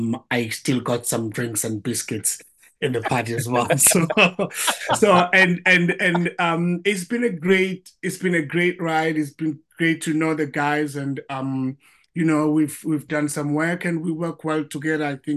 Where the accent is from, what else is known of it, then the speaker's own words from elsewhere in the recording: South Africa; I mean, growing up in South Africa, I was in music a lot.